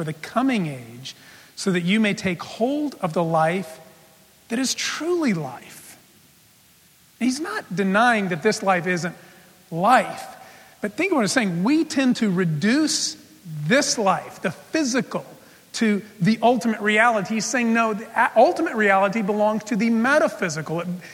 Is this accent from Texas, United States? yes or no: yes; El Paso, Texas, United States; Well, I grew up in El Paso, Texas, and there was a church my family sometimes attended